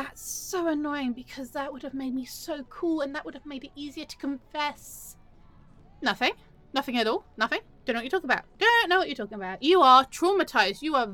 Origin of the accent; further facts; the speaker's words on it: England, United Kingdom; How would I know? I'm English.